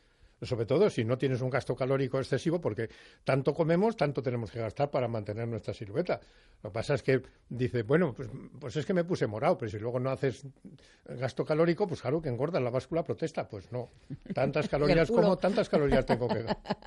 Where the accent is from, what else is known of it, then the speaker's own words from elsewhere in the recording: León, Castile and León, Spain; Yo soy de León, como sabes muy bien, y te aseguro que si un chorizo de León no me pica un poco, no me gusta.